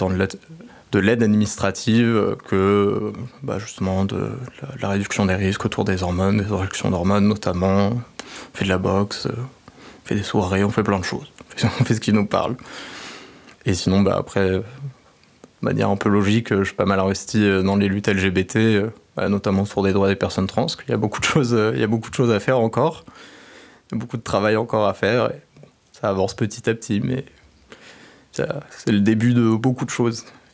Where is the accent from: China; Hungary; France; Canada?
France; Nantes, Pays de la Loire; j'ai 19 ans, je suis une femme trans, je viens de Nantes